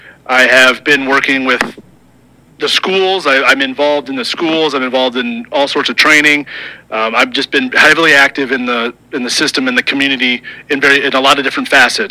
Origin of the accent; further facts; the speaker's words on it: Blairsburg, Iowa, United States; I am a lifelong Hamilton County resident. I grew up in Blairsburg, still live there to this day.